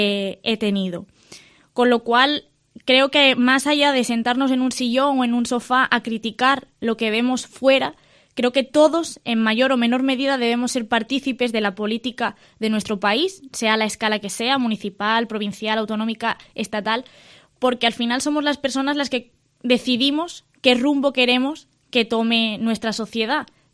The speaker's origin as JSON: {"language": "Spanish", "town": "Medina Sidonia", "region": "Andalusia", "country": "Spain", "said": "llevo el nombre de Medina Sidonia por bandera porque es mi pueblo. O sea, le gusten a unos o no, es mi pueblo, llevo 8 años viviendo allí"}